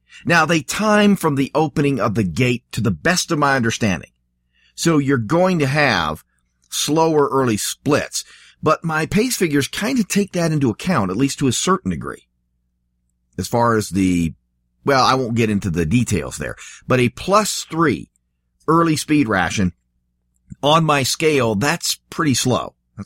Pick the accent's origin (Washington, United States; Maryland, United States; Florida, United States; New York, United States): Washington, United States; Seattle; of course I grew up in Seattle, and it was just so sad to see what had been such a hub.